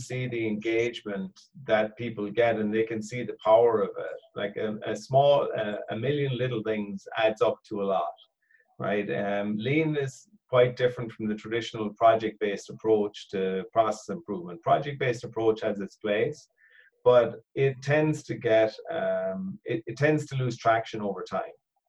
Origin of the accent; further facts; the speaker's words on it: Cork, Munster, Ireland; now in Galway, Ireland; So my own background, you might hear in the accent, is I'm from Cork originally, and it's gotten washed out a bit between working internationally over the years. I'm based in Galway now and work all over the country.